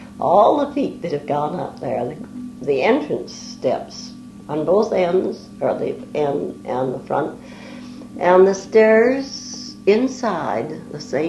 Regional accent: Victoria, British Columbia, Canada; Yes, I was born in Victoria. Six brothers and a sister, we were born right opposite Victoria High School.

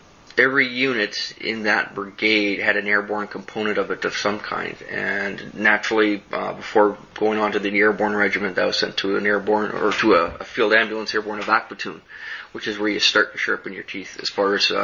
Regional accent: Saskatoon, Saskatchewan, Canada; also born or lived in Winnipeg, Canada; I was born in Winnipeg, Manitoba, grew up in Saskatoon, Saskatchewan.

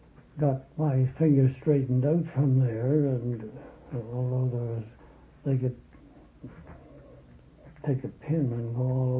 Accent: Southampton, South East England, United Kingdom; I was born and brought up in Southampton, a little place in the country.

